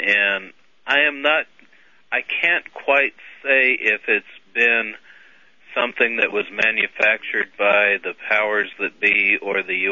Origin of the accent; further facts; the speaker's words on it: Albuquerque, New Mexico, United States; born there; Well, my grandfather, I was born in Albuquerque. And my grandfather worked at the Air Force base there.